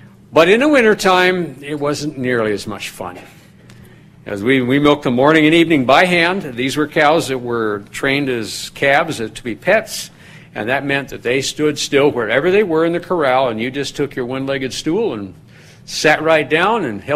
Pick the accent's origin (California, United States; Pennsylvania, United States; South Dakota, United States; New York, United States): South Dakota, United States; it isn't as cold as what I grew up with in South Dakota. We had milk cows.